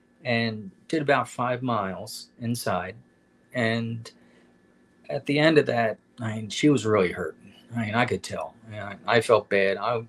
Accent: Canada; I am Canadian-French

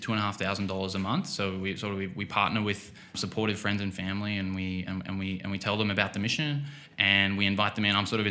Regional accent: Brisbane, Queensland, Australia; So I'm from Brisbane. Which is north of Sydney, which is sort of where which is kind of famous for jellyfish and sharks and dangerous things. It's very hot up there.

